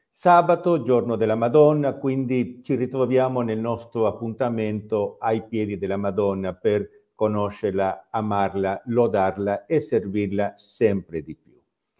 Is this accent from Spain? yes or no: no; Lima, Peru; born there; Italian is a second language; Io sono nato in Perù, a Lima, capitale del Perù